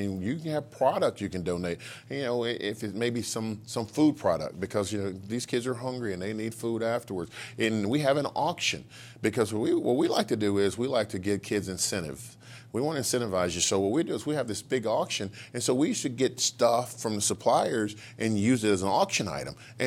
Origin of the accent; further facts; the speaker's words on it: Little Rock, Arkansas, United States; And so I go back to my hometown of Central Arkansas, Little Rock, and I start this program to send kids off to college.